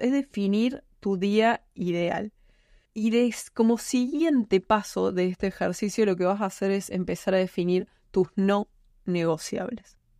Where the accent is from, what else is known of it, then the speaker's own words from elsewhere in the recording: Argentina; si nos vamos a vivir al sur de Argentina, en nuestro caso, en mi país